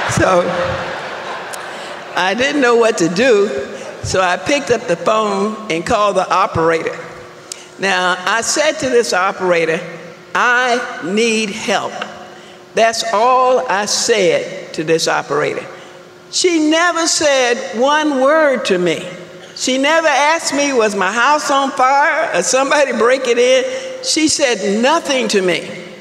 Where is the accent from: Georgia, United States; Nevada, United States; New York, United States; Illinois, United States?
Nevada, United States; Las Vegas; But I'm from Las Vegas, Nevada.